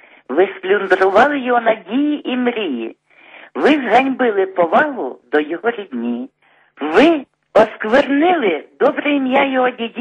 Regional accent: Podolia, Ukraine; Ми, подоляни, можемо запевнити вас в тому

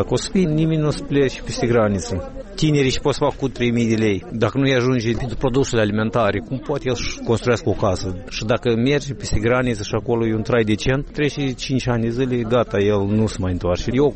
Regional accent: Nișcani, Călărași District, Moldova; Eu sunt din Nișcani, din 2500 au rămas 1000 de cetățeni, dintre care peste 60% sunt pensionari.

